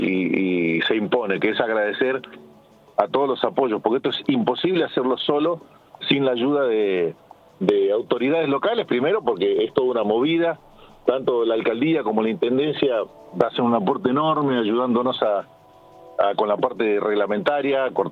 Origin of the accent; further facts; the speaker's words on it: Argentina; Así que, efectivamente, soy argentino y ya bastante grande, por eso no me acordaba el nombre.